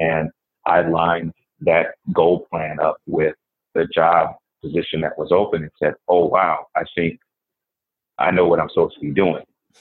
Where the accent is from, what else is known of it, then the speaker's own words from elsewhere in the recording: Minneapolis, Minnesota, United States; So I'm from this community. I'm from North Minneapolis.